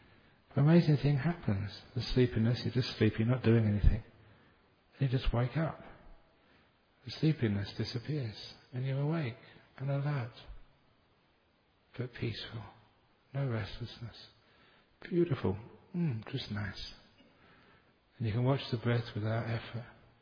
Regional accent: London, United Kingdom; born there; and of course, you know, I was born in London.

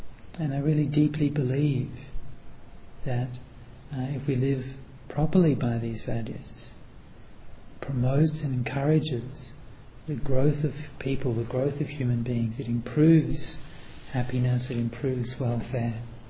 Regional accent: Australia; growing up in Australia

